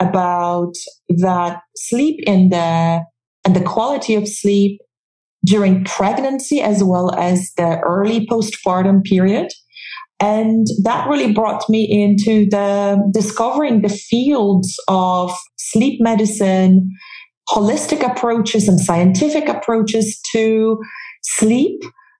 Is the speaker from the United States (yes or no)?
no; Poland; now in Bermuda; Originally, I come from Poland, but I moved to Bermuda now, probably 14 or 15 years ago.